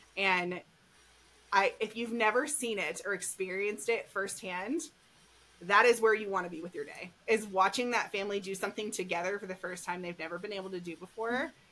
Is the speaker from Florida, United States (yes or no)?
yes; Florida, United States; I'm from Florida. I'm not skiing or snowboarding.